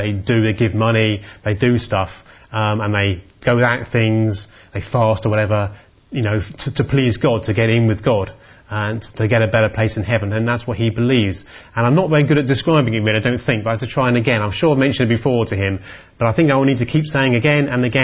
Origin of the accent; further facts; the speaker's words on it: United Kingdom; Because we're a bit afraid. Us being British, we're not so good at a confrontation, are we really?